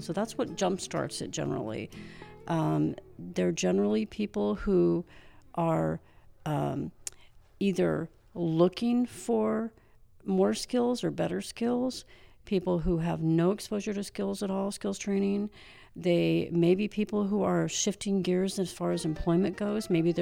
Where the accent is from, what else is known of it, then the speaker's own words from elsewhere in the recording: Colusa, California, United States; I am originally from a really small town in Northern California called Colusa, California. And it's a farming community, and it's about an hour northeast of Sacramento. So I grew up as the only